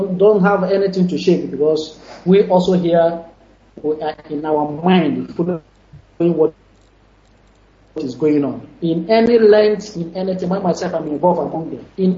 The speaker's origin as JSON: {"language": "English", "town": "Awamama", "region": "Imo", "country": "Nigeria", "lives_now": "Dakar, Senegal", "said": "I'm from Awamama in Imo State."}